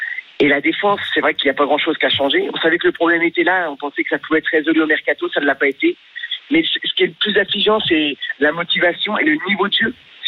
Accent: Normandy, France; Je viens de Normandie.

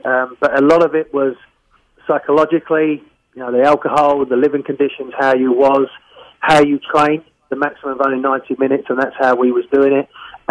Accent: England, United Kingdom; Being an Englishman

